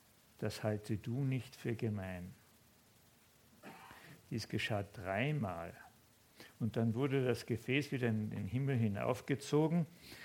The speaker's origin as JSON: {"language": "German", "town": "Köstenberg", "region": "Carinthia", "country": "Austria", "tie": "born or raised there", "said": "Ich bringe euch ganz liebe Grüße mit aus Köstenberg. Das ist meine Heimatgemeinde, dort wo der Helmut Singer herkommt."}